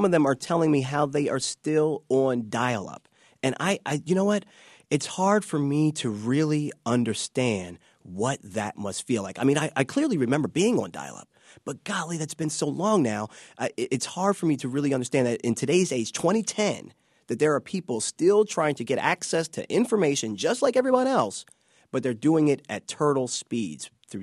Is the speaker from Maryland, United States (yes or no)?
yes; Baltimore, Maryland, United States; People in my hometown in Baltimore have started BeMoreFiber.com